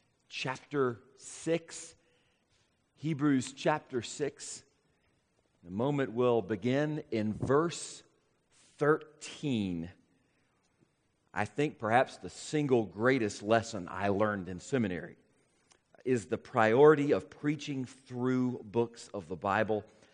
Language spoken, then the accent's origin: English; Jacksonville, Florida, United States; born there; Many of you know I was born in Jacksonville, Florida, and as a result, I am a big Jaguars fan.